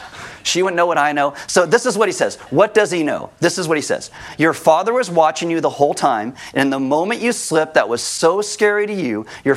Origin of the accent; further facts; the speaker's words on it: California, United States; I grew up in California.